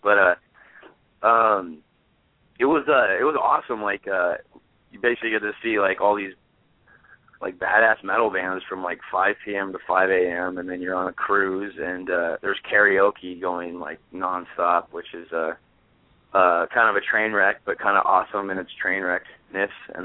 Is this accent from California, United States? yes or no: yes; San Diego, California, United States; like, I'm from San Diego, every time we played in San Diego, it's been in like the grossest like dive bar